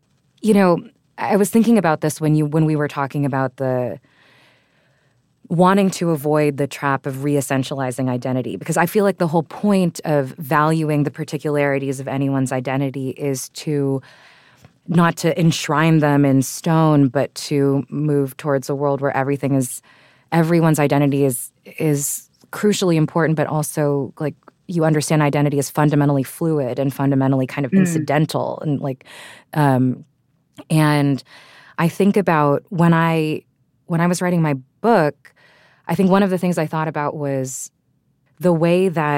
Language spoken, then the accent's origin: English; Texas, United States; the implicit point of view of me as a Filipino woman that grew up in Texas